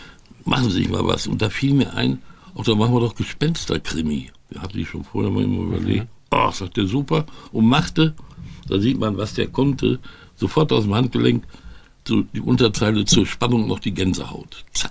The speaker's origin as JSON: {"language": "German", "town": "Dortmund", "region": "North Rhine-Westphalia", "country": "Germany", "said": "und war in Dortmund-Brechten und ich bin ja Dortmunder großer BVB-Fan"}